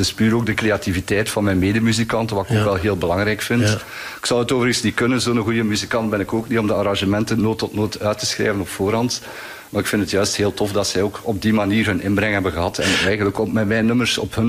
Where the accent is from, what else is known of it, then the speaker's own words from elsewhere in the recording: Ghent, Flanders, Belgium; ik kom zelf uit Gent